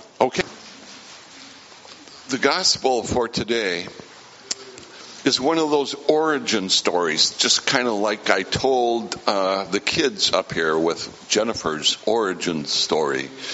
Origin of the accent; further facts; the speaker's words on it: Duluth, Minnesota, United States; which put it almost an hour south of Duluth, my hometown.